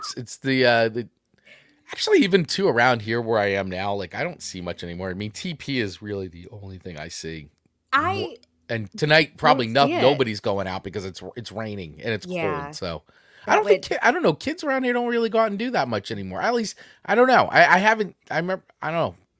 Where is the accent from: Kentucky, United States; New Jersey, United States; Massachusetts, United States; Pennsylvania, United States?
New Jersey, United States; I grew up in a corner of New Jersey, a sliver of New Jersey where they called it Goosey Night.